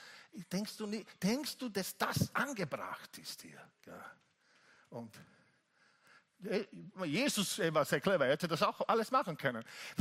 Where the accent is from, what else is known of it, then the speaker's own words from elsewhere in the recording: Italy; German is a second language; als Italiener